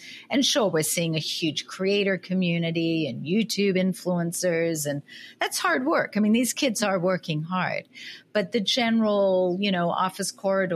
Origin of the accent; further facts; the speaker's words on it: Australia; But you were just in Australia, and I know that it's burgeoning there, and that's my hometown. That's where I'm from